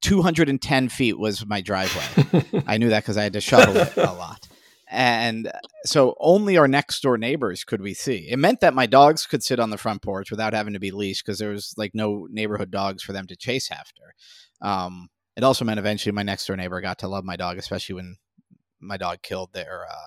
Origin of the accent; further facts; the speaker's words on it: New York, United States; As a New Yorker, we had sidewalks everywhere in the city, in the suburbs.